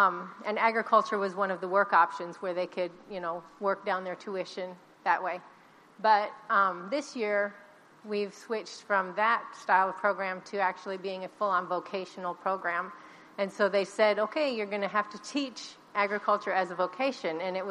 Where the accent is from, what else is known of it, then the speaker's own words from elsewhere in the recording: Nebraska, United States; moved away; I'm originally from Nebraska, so it's like moving to another planet when you come down here.